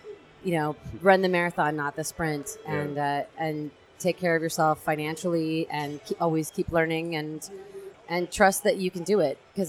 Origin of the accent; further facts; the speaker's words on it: San Francisco, California, United States; she's from Idaho, I'm from San Francisco.